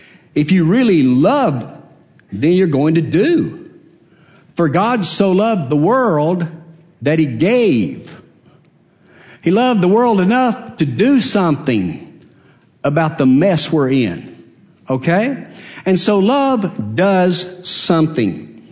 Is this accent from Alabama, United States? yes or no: yes; Hueytown, Alabama, United States; I was raised in Ueytown, which is almost adjacent to Bessemer.